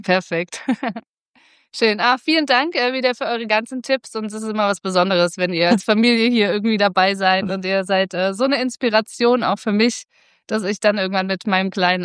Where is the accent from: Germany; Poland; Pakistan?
Germany; Erfurt, Thuringia; ja, ich bin eine Erfurter Puffbohne.